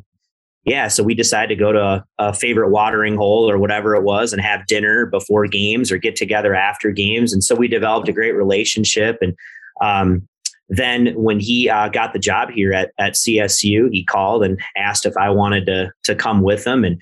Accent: Minnesota, United States; I grew up in Minnesota and I started playing hockey.

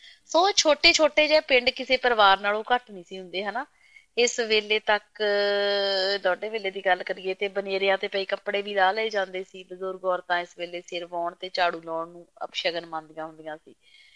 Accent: Punjab, India; now in Australia; ਇਹ ਸਭ ਕੁਝ ਮੈਂ ਆਸਟ੍ਰੇਲੀਆ ਬੈਠੀ ਬਸ ਚੰਦ ਤਾਰਿਆਂ ਨੂੰ ਪੁੱਛ ਲੈਂਦੀ ਹਾਂ, ਕਿਉਂਕਿ ਜੀ ਇਹ ਨੀ ਬਦਲੇ ਜਿਵੇਂ ਬਚਪਨ ਚ ਦੇਖਦੀ ਸੀ, ਜਿਉਂ ਦੇ ਤਿਉਂ ਚਮਕਦੇ ਨੇ ਤੇ ਮੈਨੂੰ ਤਰਵਾਸ ਦੇ ਛੱਡਦੇ ਨੇ। ਨਹੀਂ ਤਾਂ ਮੇਰੇ ਵਰਗੇ ਪੰਜਾਬ ਤੋਂ ਆਏ ਕਈ ਕਹਿੰਦੇ ਨੇ

